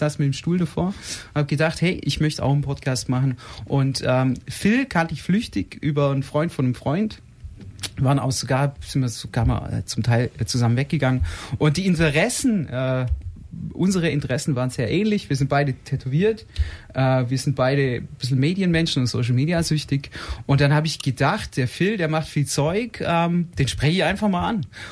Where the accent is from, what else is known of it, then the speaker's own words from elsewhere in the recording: Baden-Württemberg, Germany; Ich komme aus dem Schwarzwald